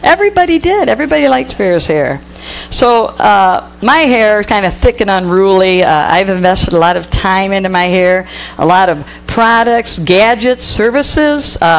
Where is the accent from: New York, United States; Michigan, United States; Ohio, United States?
Michigan, United States; Potterville; They wanted to get us out of the big city, I guess, into a small town. And I was raised out there in Potterville, went to school and everything in Potterville.